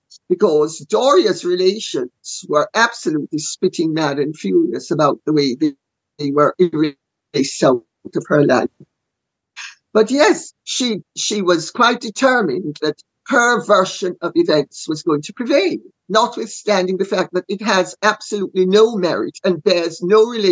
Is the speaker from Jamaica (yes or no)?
yes; Jamaica; And being Jamaican, I have an insight into the gradations of color and the complexities of color that the average English or American white person wouldn't.